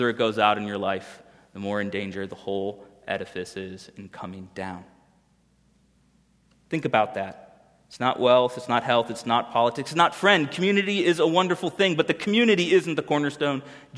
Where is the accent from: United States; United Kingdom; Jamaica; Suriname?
United States; Miami, Florida; And even though I grew up in Miami and took 4 years of Spanish in high school